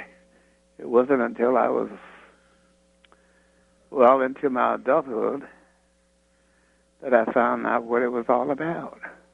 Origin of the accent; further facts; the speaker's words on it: the South, United States; because I was raised in the South, and I was subject to all the Jim Crow laws of the South.